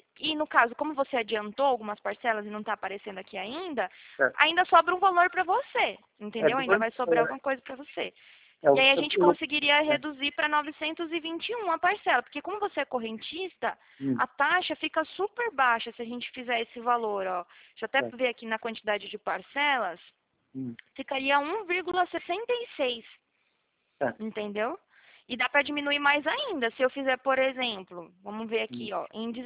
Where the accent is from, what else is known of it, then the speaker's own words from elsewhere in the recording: Atibaia, São Paulo, Brazil; eu sou daqui de Atibaia. Não sei se você já ouviu falar. É interior de São Paulo.